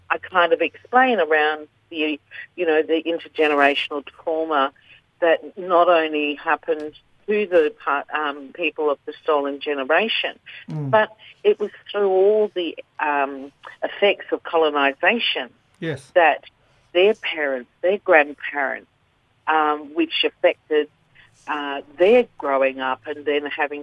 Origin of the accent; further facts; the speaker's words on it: Western Australia, Australia; also born or lived in Queensland / Cairns; now in Darwin, Australia; I'm Yamaji from Western Australia.